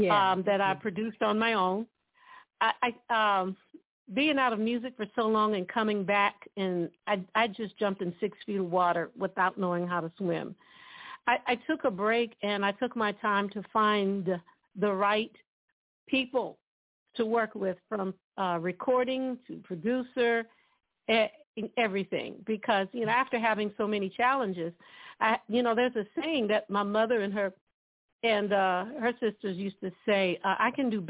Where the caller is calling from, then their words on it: Dallas, Texas, United States; From Dallas, Texas.